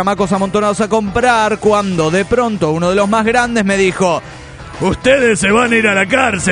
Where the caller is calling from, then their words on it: Kansas City, Missouri, United States; de Kansas City